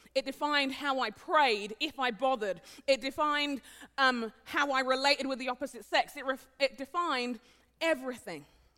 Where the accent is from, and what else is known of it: London, United Kingdom; born or raised there; now in Minneapolis, United States